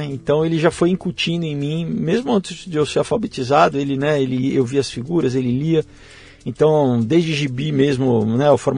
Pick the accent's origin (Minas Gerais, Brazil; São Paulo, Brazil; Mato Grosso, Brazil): São Paulo, Brazil; quando eu nasci, a gente morava em Higienópolis, depois fomos migrando para a Zona Sul.